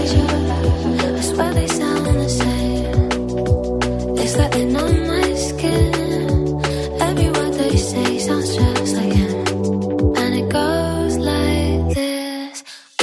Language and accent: German; Salzburg, Austria; liebe Grüße in meine Heimat, in Salzburg